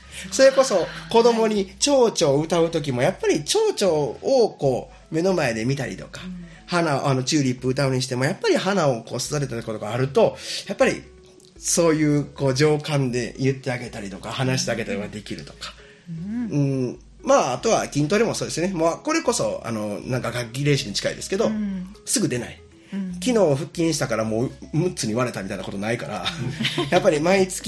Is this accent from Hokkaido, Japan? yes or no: no; Amagasaki, Hyogo, Japan; now in Sanda, Japan; 僕は実は出身が尼崎で、はい、で三田に、住んで、まあ、もうそろそろ 7,8 年になるかなっていうところなんですけど